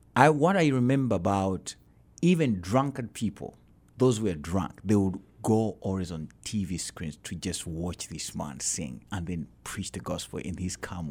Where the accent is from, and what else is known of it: Kampala, Central Region, Uganda; born or raised there